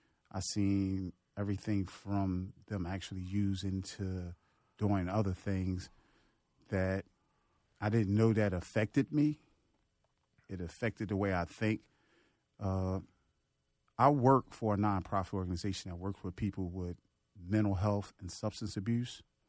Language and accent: English; Philadelphia, Pennsylvania, United States; So I grew up in North Philadelphia.